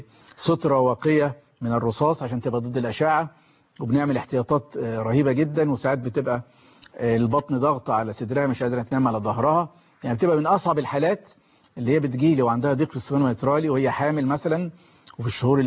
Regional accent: Egypt; احنا ممكن تحصل نشاط روماتيزمي عندنا في مصر وما نحسش بالاعراض

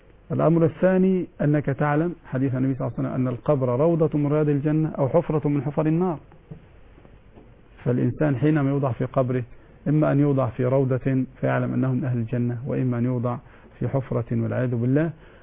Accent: Egypt; فالبنوك عندنا في مصر على 3 أقسام

